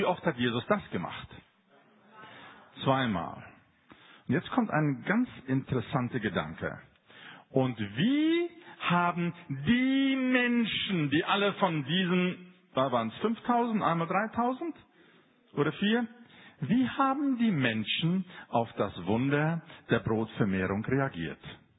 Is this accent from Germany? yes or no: yes; Lörrach, Baden-Württemberg, Germany; Ich komme aus dem Gebiet von Lörrach, da gibt es viele Winzer, viele Weinberge.